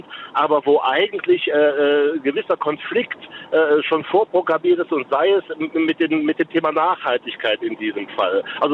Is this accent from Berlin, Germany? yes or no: no; Rhineland-Palatinate, Germany; ich komme aus dem Ahrtal, aus dem kleinen Ort